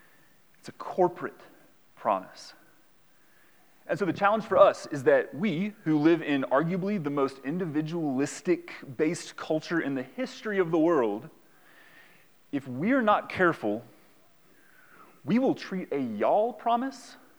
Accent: Boone, North Carolina, United States; also born or lived in Pennsylvania; I grew up in Boone.

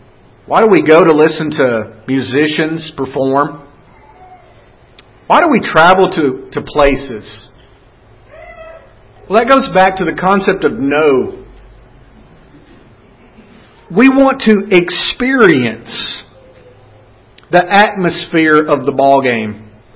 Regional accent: the South, United States; accent: Southern; I never knew that I had a Southern accent until I came to Washington, D.C. for the first time.

